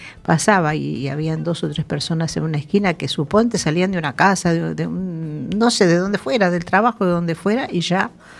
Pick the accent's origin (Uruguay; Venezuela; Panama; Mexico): Uruguay; A ver, por supuesto, porque esto sucedía en mi país cuando teníamos aquella nefasta dictadura militar que tuvimos allí, en Uruguay, en Argentina, en Chile. Pero bueno, nosotros en Uruguay, por ejemplo, no podíamos detener.